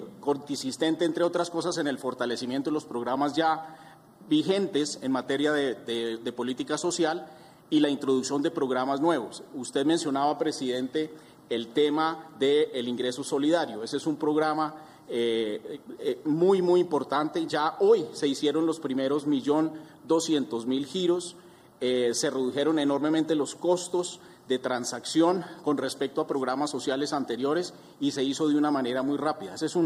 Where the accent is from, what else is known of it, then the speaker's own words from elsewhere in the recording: Colombia; la manera como hemos concebido el problema desde el punto de vista financiero que nos concierne como colombianos.